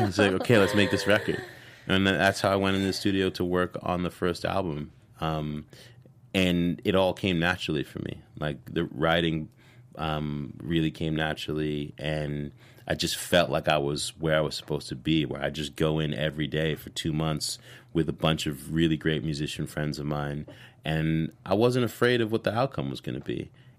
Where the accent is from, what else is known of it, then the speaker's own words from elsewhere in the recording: New York City, New York, United States; Also, growing up in New York City, like, when you're like in the third, fourth grade, they put you in a room with a bunch of instruments